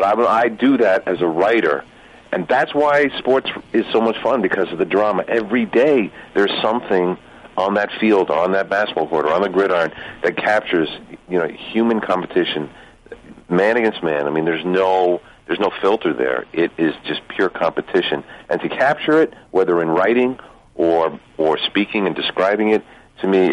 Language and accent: English; Leonia, New Jersey, United States; You know, I grew up in Leonia, New Jersey, and suddenly I'm going to school on the Upper West Side of Manhattan.